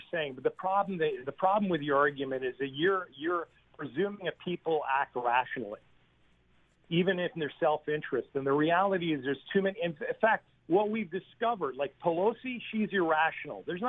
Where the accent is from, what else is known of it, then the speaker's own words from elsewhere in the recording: Canada; I would honestly say that I'm independent, even though I'm a Canadian.